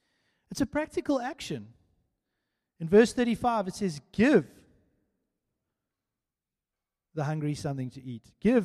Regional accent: Mossel Bay, Western Cape, South Africa; So guys, I come from Mossel Bay

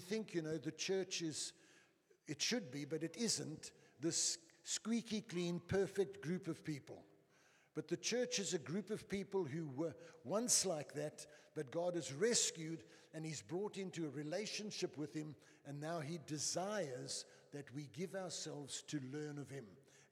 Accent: Eastern Cape, South Africa; I was an average cricketer. I come from the Eastern Province.

